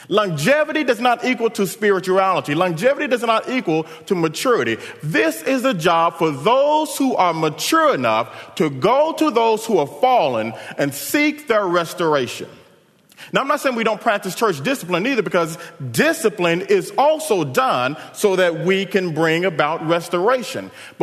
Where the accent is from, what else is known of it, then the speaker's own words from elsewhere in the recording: Dallas, Texas, United States; as we would say when I grew up in Oak Cliff, and we would say, if anyone needed some trouble, I got your back.